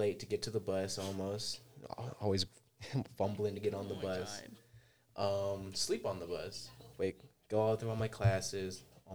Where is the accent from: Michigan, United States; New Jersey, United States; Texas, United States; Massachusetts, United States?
Texas, United States; Kingwood; Oh, I'm born and raised Kingwood.